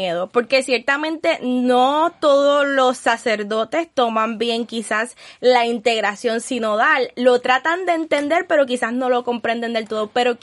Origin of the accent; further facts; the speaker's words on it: Puerto Rico; Los que saben cómo somos los puertorriqueños, ustedes saben que nos encanta, ¿verdad?, ser alegres, ser activos y mostrar lo que somos.